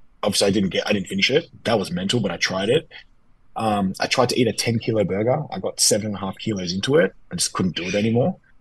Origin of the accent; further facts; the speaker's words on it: Australia; I grew up in Australia.